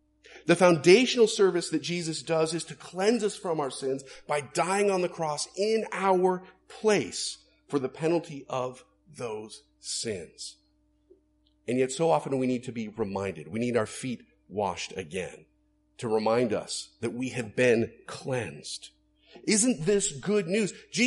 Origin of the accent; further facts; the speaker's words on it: Florida, United States; I grew up in Florida, so we did this frequently to the point where I don't like going to the beach anymore.